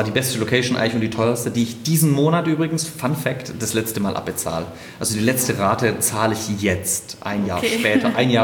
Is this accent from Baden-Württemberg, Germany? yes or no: yes; Stuttgart, Baden-Württemberg, Germany; nach Stuttgart in meine Heimatstadt.